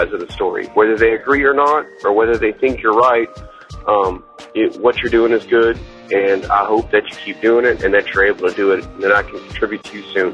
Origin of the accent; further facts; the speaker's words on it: Little Rock, Arkansas, United States; I'm from Little Rock, Arkansas.